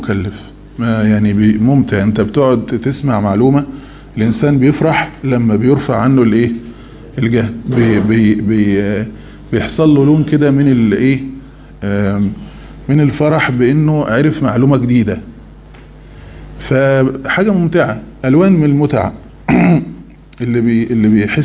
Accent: Egypt

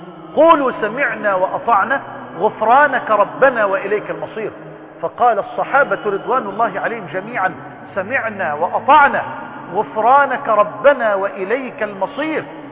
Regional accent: Egypt; يا رب اجعل بلدنا مصر واحة للأمن والأمان

